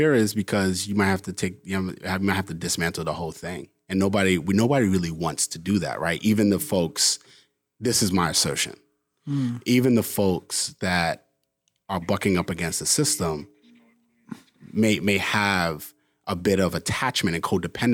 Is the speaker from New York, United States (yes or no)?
yes; New York City, New York, United States; we're two kids from New York City